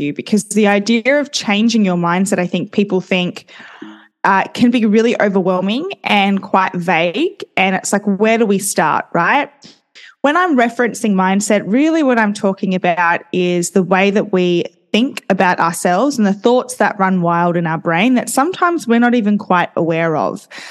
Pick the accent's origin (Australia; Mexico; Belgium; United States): Australia; as an Australian, I kind of feel like our accent can sometimes be a little bit harsh. So I love hearing other people's accents. But yes, I am an Aussie